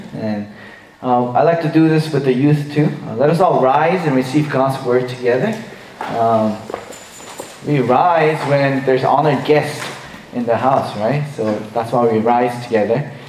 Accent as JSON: {"language": "English", "region": "Texas", "country": "United States", "said": "And I'm from Texas, so I don't really understand why the rent is so expensive here."}